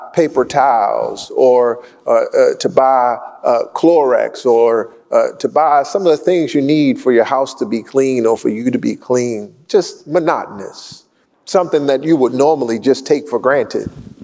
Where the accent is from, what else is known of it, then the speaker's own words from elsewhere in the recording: Baltimore, Maryland, United States; I'm a Baltimore kid and I grew up on King Syrup.